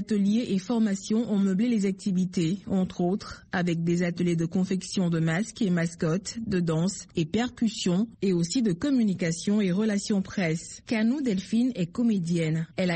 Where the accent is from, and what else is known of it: Togo